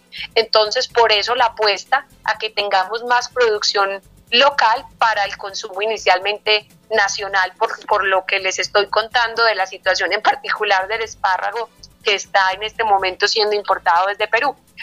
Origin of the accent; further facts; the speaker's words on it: Colombia; Yo creo que como colombianos tenemos que ser firmes en rechazar las acciones ilegales